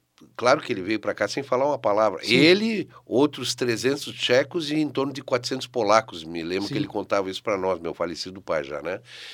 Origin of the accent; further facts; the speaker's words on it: Caxias do Sul, Rio Grande do Sul, Brazil; born there; Nasci em Caxias do Sul.